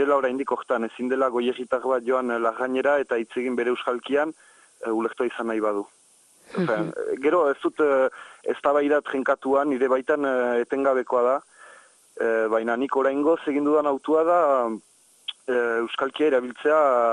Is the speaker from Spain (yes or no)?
no; Nouvelle-Aquitaine, France; accent: Souletin; erabaki nuen Iparraldeko txapelketa Xiberutarrez egitea